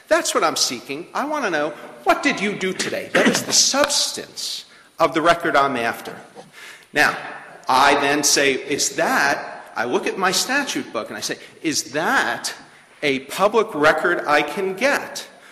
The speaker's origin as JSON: {"language": "English", "town": "Milwaukee", "region": "Wisconsin", "country": "United States", "said": "from Milwaukee"}